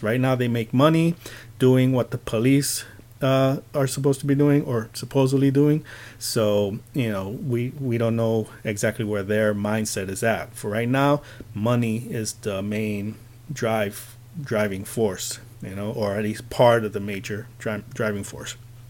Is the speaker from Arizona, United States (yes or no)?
yes; Phoenix, Arizona, United States; from Phoenix, and this was the first part of the Truth Mind Reality series.